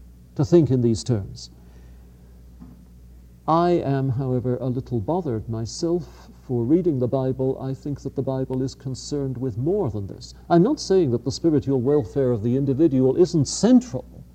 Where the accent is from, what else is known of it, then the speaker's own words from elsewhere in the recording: England, United Kingdom; And I say this as an English Anglican.